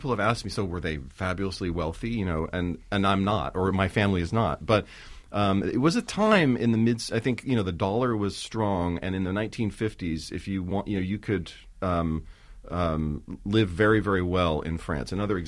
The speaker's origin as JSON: {"language": "English", "region": "California", "country": "United States", "tie": "born or raised there", "said": "I grew up in California in the 70s, in the Bay Area"}